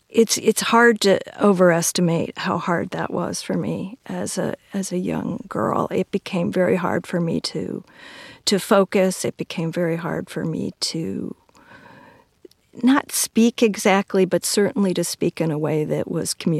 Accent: Waukegan, Illinois, United States; So there were 3 of those sites in my hometown of Waukegan, Illinois.

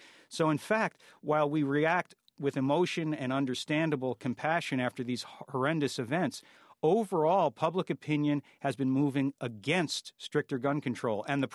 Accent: New York, United States; Big cities like, your hometown, Washington, my hometown, New York, are much safer than they were 20 years ago.

